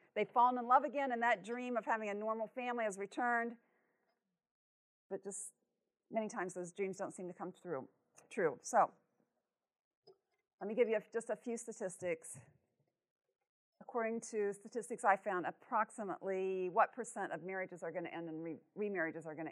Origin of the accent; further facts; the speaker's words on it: Lafayette, Indiana, United States; I'm from Lafayette, Indiana, and I've been on our counseling staff there for over 30 years